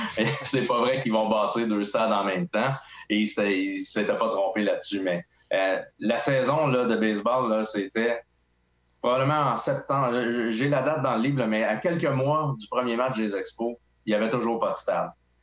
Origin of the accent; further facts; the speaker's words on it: Repentigny, Quebec, Canada; Moi, je viens de Repentigny, à banlieue de Montréal. J'ai étudié au Collège de l'Assomption.